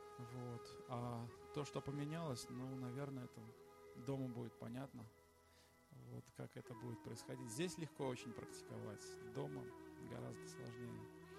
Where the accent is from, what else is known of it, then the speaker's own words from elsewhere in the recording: Penza, Penza Oblast, Russia; я из Пензы, плакать я не буду.